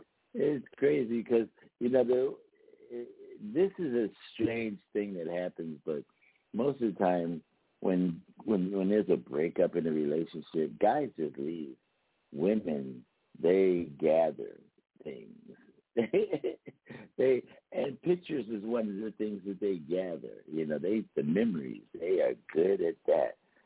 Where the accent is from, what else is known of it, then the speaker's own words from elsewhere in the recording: Philadelphia, Pennsylvania, United States; when we grew up in Philadelphia … was the guy.